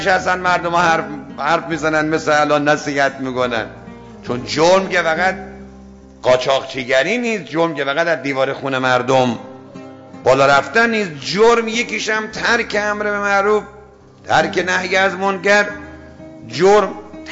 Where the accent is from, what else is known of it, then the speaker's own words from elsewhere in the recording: Isfahan, Iran; اهل اصفهانم،